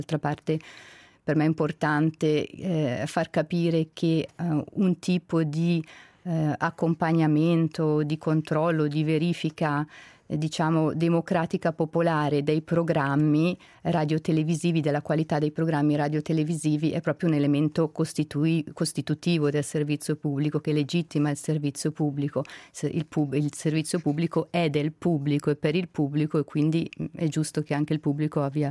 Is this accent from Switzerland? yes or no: yes; Ticino, Switzerland; now in Chur, Switzerland; Io ho studiato a Zurigo germanistica e lettere italiane, sono nata e cresciuta in Ticino, ma attualmente risiedo a Coira, nei Grigioni.